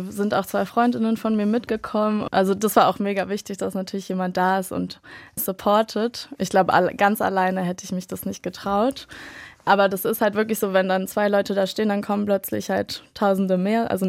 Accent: Berlin, Germany; bin queerer Indie-Artist aus Berlin. Ich bin 25 Jahre alt und ich bin gebürtige Berlinerin und habe auch mein ganzes Leben lang hier gewohnt.

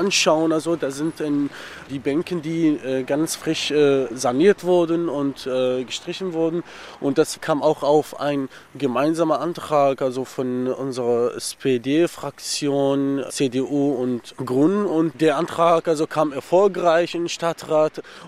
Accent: Syria; German is a second language; now in Magdeburg, Germany; Ich komme ursprünglich aus Syrien. Fühle ich mich mittlerweile als Magdeburger

